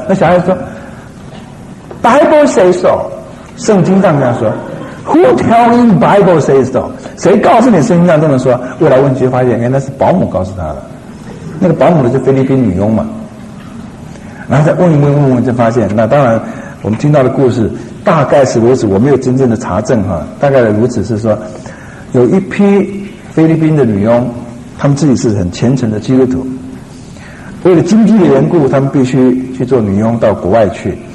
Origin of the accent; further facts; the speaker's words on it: China; 身为一个中国人会觉得很悲哀。